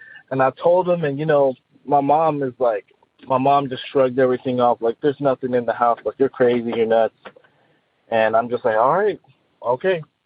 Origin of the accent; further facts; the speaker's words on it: Austin, Texas, United States; I'm from Austin, Texas, and I've been having experiences with the paranormal for, I'm about to be 21, for about 21 years of my life.